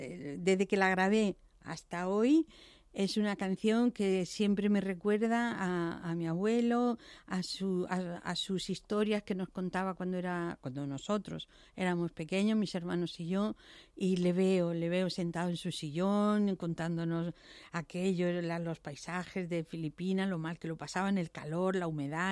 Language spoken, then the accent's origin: Spanish; Spain; yo me voy a mi tierra, me voy a España